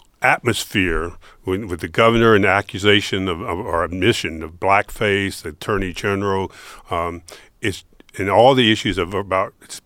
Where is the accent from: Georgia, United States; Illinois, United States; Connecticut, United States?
Georgia, United States; Atlanta; and I'm from the South Atlanta